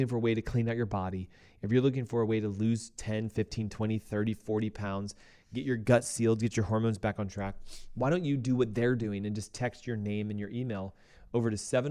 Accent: the South, United States; I'm a big boy. I'm from the South. I've got big bones.

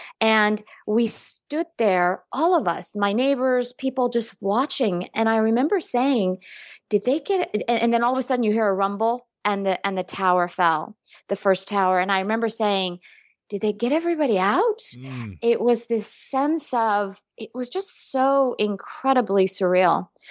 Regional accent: Tehran, Tehran Province, Iran; I was born in Iran. I was born in Tehran. I'm actually a Tehran girl.

